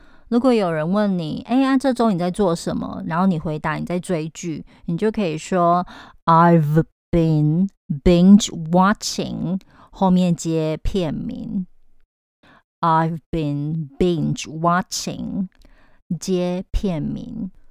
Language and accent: Chinese; Taiwan; 因为这是身为台湾人的优势，我们有两个年可以过